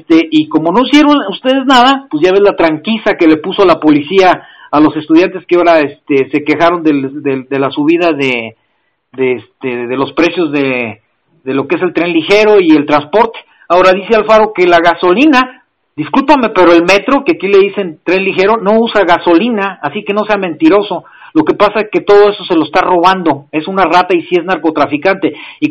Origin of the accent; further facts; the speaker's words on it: Zacatecas, Mexico; now in Guadalajara, Mexico; yo vengo de Zacatecas y ya no hay ese problema